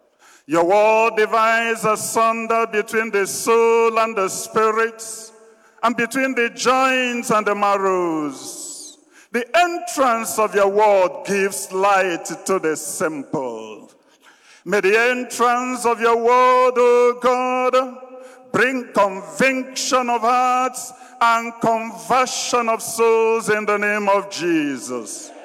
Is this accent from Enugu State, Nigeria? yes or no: yes; Ifuma, Enugu State, Nigeria; from my village, Enugu Abo, from my hometown, Ifuma, from my home diocese, Agota